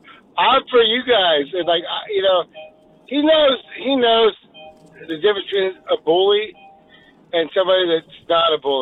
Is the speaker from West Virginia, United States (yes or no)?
no; Austin, Texas, United States; from Austin, Texas, baby.